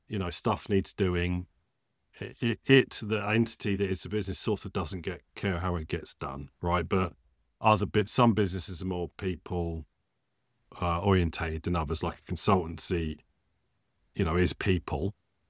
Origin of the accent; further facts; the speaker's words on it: United Kingdom; We're British. A lot of these are going to be British